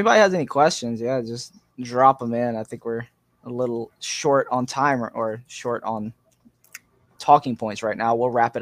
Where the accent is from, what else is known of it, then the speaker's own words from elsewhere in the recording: the South, United States; accent: Southern; My southern accent really fucks my shit up sometimes.